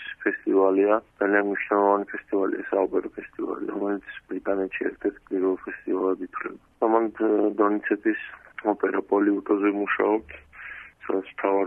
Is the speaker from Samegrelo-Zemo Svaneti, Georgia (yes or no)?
yes; Zugdidi, Samegrelo-Zemo Svaneti, Georgia; პირველად მეცნიერ ზუგდიდელი ვარ